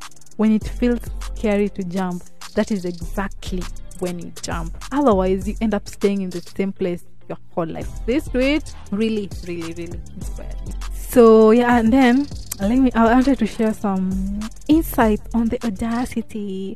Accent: Kisumu, Kisumu County, Kenya; I'm a podcaster from Kisumu.

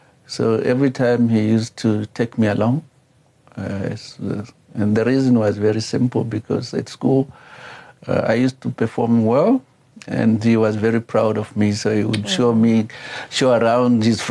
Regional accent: Malindi, Zambezi, Namibia; born there; I was born in the Zambezi region, formerly known as the Caprivi at that time. And I was born in a little village called Malindi.

